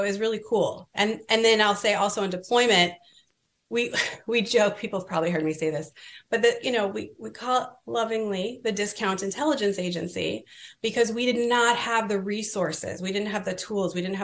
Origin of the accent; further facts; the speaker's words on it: California, United States; I was from California. Like, it's snowy in DC.